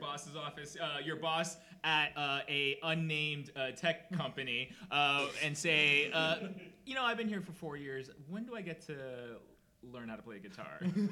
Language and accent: English; Ohio, United States; Because I grew up in Ohio. I grew up in suburbia.